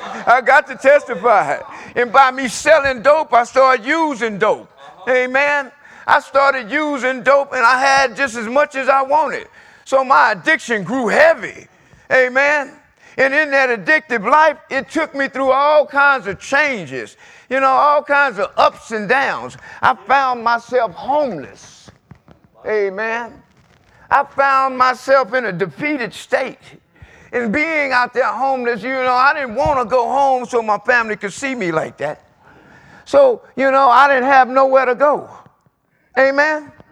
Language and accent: English; Los Angeles, California, United States; Let me give you some of my testimony. I grew up in South Central LA. Gang banging, running the streets, single parent.